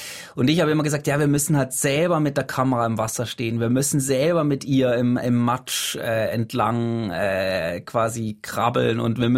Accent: Switzerland; Ich bin in der Schweiz aufgewachsen, ich kenne die Berge sehr gut

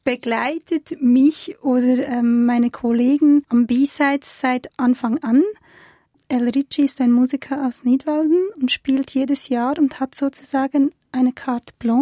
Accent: Bosnia & Herzegovina; now in Switzerland; Oder Ex-Jugoslawien, weil ich bin ja in Ex-Jugoslawien aufgewachsen eigentlich.

